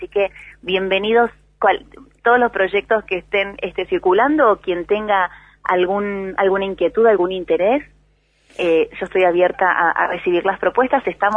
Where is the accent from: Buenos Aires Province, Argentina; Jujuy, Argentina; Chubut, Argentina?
Chubut, Argentina; Esquel; Nací y me crié en Esquel, y sí, bueno, eso genera un amor distinto, ¿no?